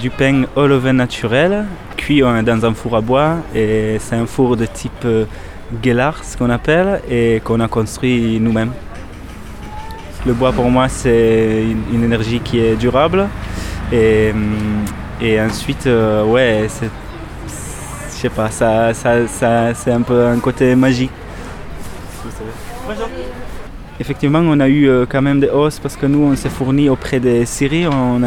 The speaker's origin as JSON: {"language": "French", "country": "Israel", "second_language": "French", "moved": "yes", "lives_now": "France", "said": "boulanger bio à Fressines, une petite commune de montagne à côté de Trébasse. Je viens d'Israël et là ça fait à peu près 8 ans que j'habite ici."}